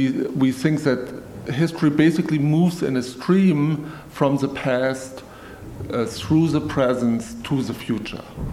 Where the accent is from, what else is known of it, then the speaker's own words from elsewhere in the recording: Germany; Originally, I'm from Germany.